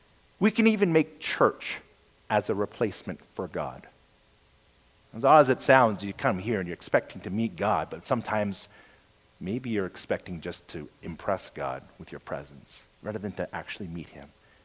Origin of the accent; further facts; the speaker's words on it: Canada; I'm so Canadian.